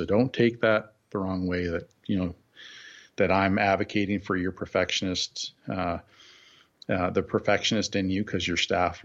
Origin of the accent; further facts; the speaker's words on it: Canada; I am Canadian.